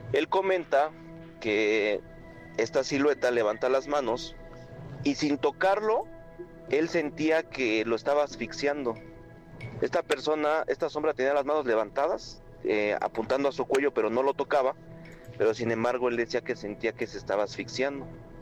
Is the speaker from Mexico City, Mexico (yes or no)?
yes; Mexico City, Mexico; now in Puebla, Mexico; Soy originario de la Ciudad de México, pero radico en la ciudad de Puebla.